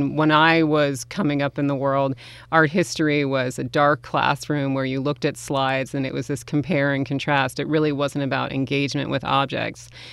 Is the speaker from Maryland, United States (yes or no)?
no; New York City, New York, United States; I'm from New York City, so we don't leave the city unless there's a good reason.